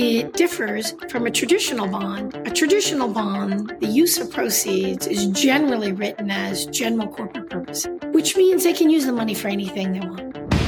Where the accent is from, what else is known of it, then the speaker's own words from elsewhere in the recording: Queens, New York, United States; also born or lived in Staten Island; So actually, I grew up in Queens. And then, yeah, Regal Park, Queens, if you're really interested in detail.